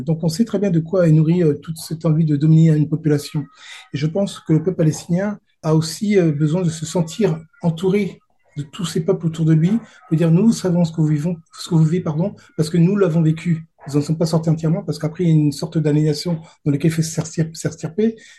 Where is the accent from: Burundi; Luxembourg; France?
France; alors moi je suis français, et donc du coup ma géographie c'était plutôt l'Europe, et principalement la France.